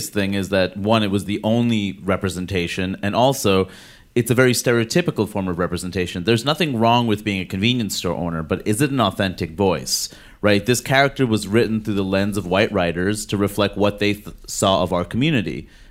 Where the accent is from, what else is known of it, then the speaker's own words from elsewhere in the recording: New York, United States; And growing up in Queens, New York, I didn't really feel like a minority because I wasn't.